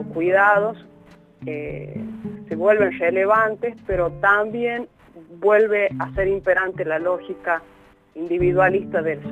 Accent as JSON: {"language": "Spanish", "region": "La Rioja", "country": "Argentina", "said": "nuestra educación para nosotros, ¿no?, para argentinos"}